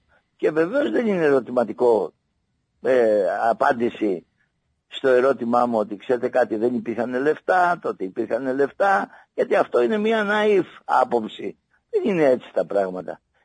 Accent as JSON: {"language": "Greek", "town": "Patras", "region": "Western Greece", "country": "Greece", "said": "το ξέρουν οι πατρινοί, είμαι πατρινός και το πρωτάθλημα θα έρθει εδώ"}